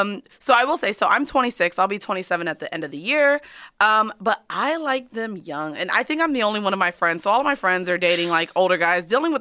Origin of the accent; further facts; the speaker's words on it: Florida, United States; Well, I'm from Florida and I...